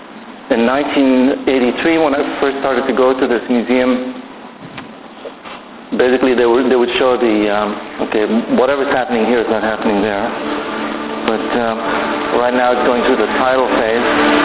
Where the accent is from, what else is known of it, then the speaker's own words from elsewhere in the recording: Canada; also born or lived in Hungary; coming from Hungary, moving to the West as a refugee, and growing up in Canada.